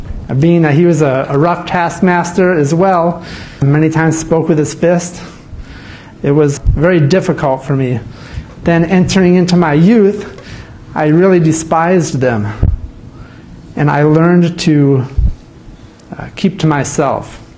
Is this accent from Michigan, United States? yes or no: yes; Pinckney, Michigan, United States; also born or lived in Southfield; that was when we moved from Southfield, I was a city slicker, to small town of Pinckney. No streetlights, no sidewalks. It's quite a culture shock for us.